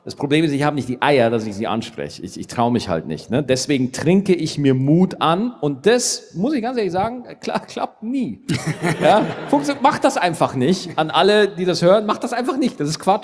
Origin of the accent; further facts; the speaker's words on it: Bavaria, Germany; ich bin in Niederbayern aufgewachsen.